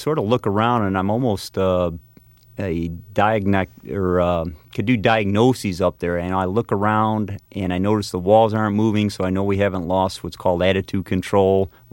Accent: United States; The cultural barrier and, you know, them being Russian and me being American, you know, you can't ask, you know, how the Red Wings did last week

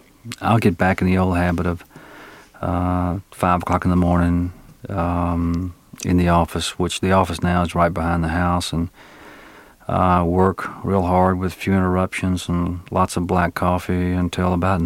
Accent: Crenshaw, Mississippi, United States; also born or lived in Black Oak, Arkansas; I was born in Black Oak, Arkansas, on a farm. We were cotton farmers. And I lived there for the first 6 years of my life. And then we decided to leave the farm because it was a pretty rough life. We moved to Crenshaw, Mississippi

